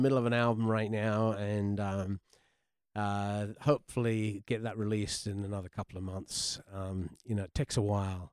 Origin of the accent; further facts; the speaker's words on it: London, United Kingdom; I grew up in London in really in the 60s.